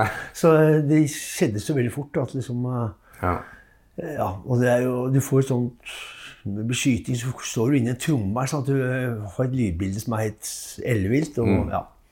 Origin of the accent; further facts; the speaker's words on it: Oslo, Norway; Så Ja, altså jeg var født der og hadde noen år der, og så flyttet vi opp på ja, Rødtvet, Veitvet, slett der du kan midt imellom der, og så gikk jeg på Rødtvet skole da.